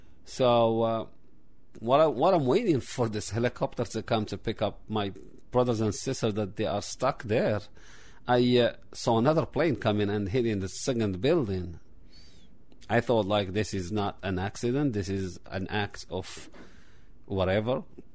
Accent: Morocco; English is a second language; now in United States; I am an immigrant. I come from Morocco

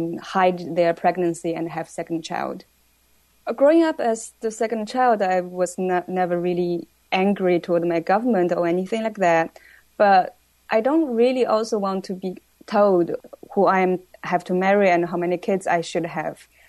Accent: Shanghai, China; English is a second language; I'm 24 years old. I'm from China.

